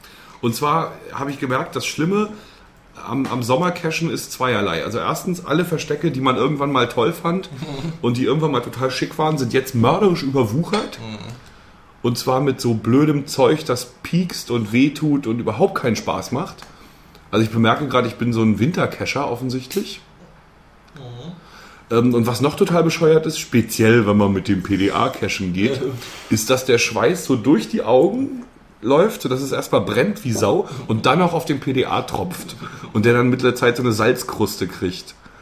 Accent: Mecklenburg-Vorpommern, Germany; genau das ist es doch, was die Touristen suchen bei uns in Mecklenburg.

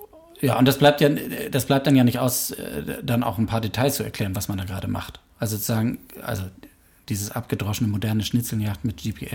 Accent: Hamburg, Germany; gerade im Nordosten, da wo ich herkomme, Nordosten Hamburgs

